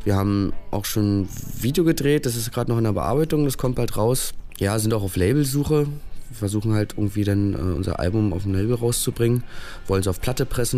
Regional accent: Berlin, Germany; Wir sind ja aus Berlin und da gibt es immer viele Shows, viele Bands kommen nach Berlin

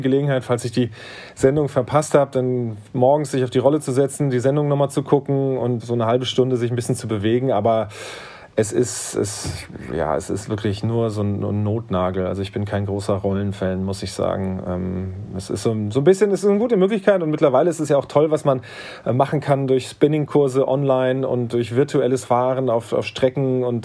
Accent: Wiesbaden, Hesse, Germany; ich sag mal im Taunus beispielsweise, ich komme ja aus Wiesbaden, hat man so ein bisschen mehr Anreize

